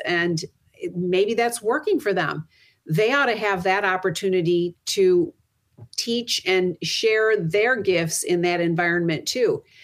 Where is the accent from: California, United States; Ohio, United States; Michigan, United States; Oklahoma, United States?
Michigan, United States; Grand Rapids; There's a school in our my hometown of Grand Rapids, a high school